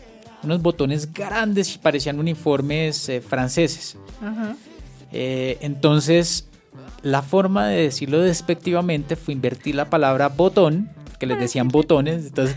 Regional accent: Santander, Colombia; Yo soy de Santander y allá me llegó el nombre.

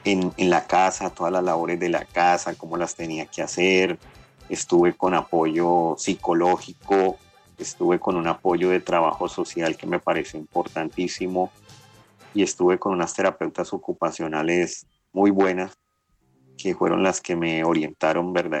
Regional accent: Cali, Valle del Cauca, Colombia; also born or lived in Bogotá; porque yo soy caleño, viví como 15 años en Bogotá y después volví a Cali.

